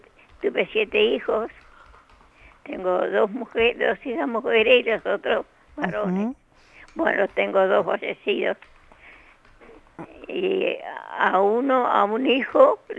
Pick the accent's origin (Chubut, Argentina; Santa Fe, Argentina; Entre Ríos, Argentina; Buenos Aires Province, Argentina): Buenos Aires Province, Argentina; María Ignacia; Nací y criada en María Ignacia.